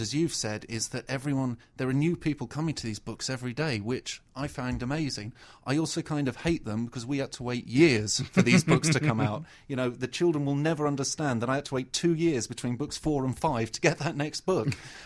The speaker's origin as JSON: {"language": "English", "country": "United Kingdom", "said": "I mean, I'd love to say yes, because, you know, we're British and we like to claim ownership."}